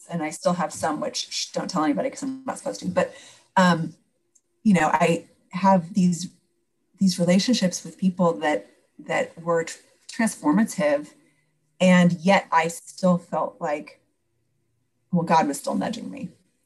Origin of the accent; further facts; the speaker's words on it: Pasadena, California, United States; I had never lived farther than 8 miles from the hospital in which I was born in Pasadena.